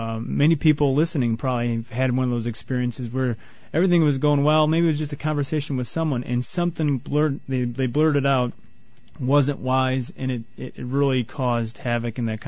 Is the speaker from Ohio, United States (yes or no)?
no; Wisconsin, United States; Well, I'm from Wisconsin, so I see a lot of flies bow down to...